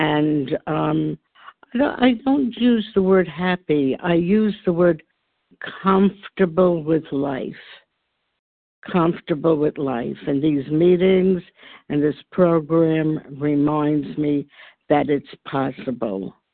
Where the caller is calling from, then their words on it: New York, United States; I'm from New York and grateful to be on this meeting this morning.